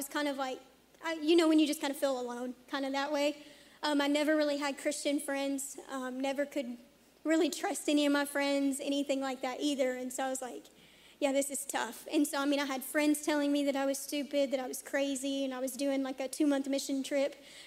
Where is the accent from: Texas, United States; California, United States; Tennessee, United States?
Tennessee, United States; Waverly; also born or lived in Kennett, Missouri; I'm from Kennett, technically, Missouri. Half of my life I spent there, so I was born there, lived there for about 9 years, and then moved to Tennessee and was raised in Waverly, Tennessee until I was